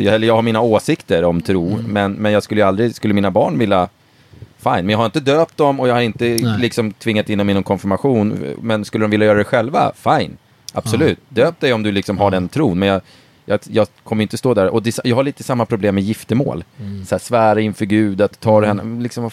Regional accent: Norrtälje, Stockholm County, Sweden; Jag kommer från Norrtälje.

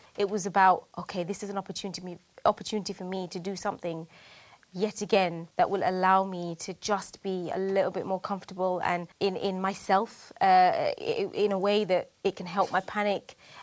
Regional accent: United Kingdom; I'm proud of being Muslim. I'm proud of being British. I'm proud to be Bangladeshi.

